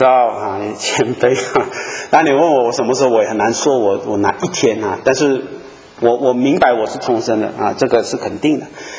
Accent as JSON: {"language": "Chinese", "country": "Malaysia", "tie": "born or raised there", "said": "在教会长大，我在马来西亚长大嘛，我从我在爸爸的教会一直到我在北美相当长的时间了"}